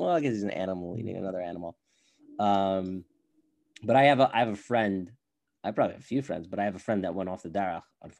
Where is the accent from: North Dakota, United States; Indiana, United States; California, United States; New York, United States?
New York, United States; Brooklyn; I grew up in Flatbush, and I always said the best part of Flatbush is going upstate.